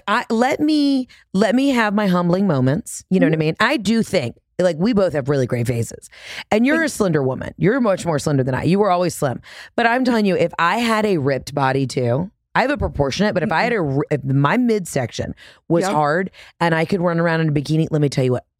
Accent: Atlanta, Georgia, United States; I mean, I'm from Atlanta.

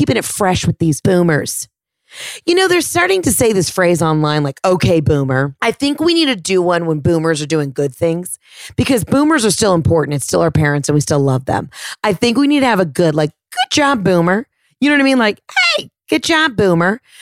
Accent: Texas, United States; Hey, guess what? I am actually from Texas.

